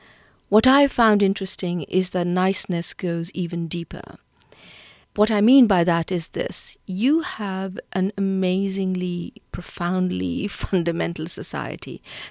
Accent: India; also born or lived in Germany / United Kingdom; now in United States; I was born and raised in India, and I have come to the US via Germany and the UK and then the East Coast.

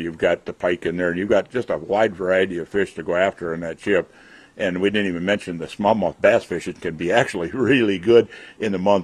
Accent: Minnesota, United States; moved away; I came from Minnesota many, many years ago.

